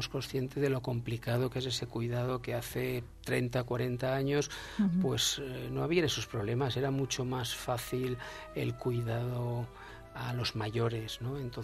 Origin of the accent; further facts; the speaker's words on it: Alcoy, Valencian Community, Spain; Y luego, como has dicho al principio, soy de Alcoy.